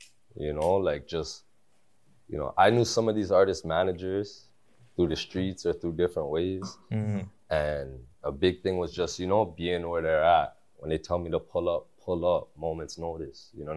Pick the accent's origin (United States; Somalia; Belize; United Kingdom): Belize; I'm from Belize.